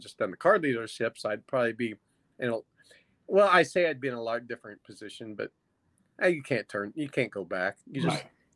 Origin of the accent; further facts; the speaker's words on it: Eldon, Missouri, United States; I'm an only child, so, you know, a lot of people, oh, yeah, only child. I grew up in Eldon, up by Eldon, Missouri, right. Up by Lake of the Ozarks.